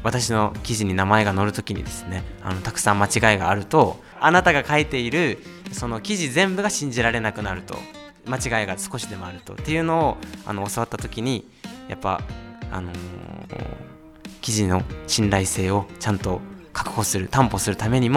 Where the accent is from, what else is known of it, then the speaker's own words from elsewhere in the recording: Kumamoto, Japan; まあ私は熊本市内の出身なんですけど